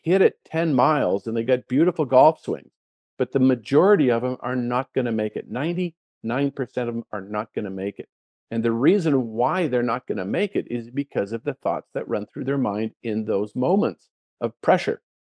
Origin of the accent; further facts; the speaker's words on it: Canada; It's in my country. It's the Canadian Amateur. I'm the Canadian, and I'm not going to allow him to win.